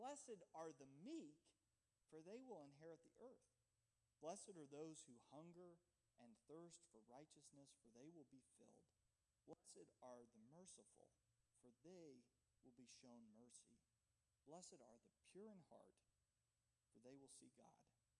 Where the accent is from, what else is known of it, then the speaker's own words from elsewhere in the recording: Ohio, United States; I know that we're not in my home state of Ohio, but you just know that this was written in a desert land.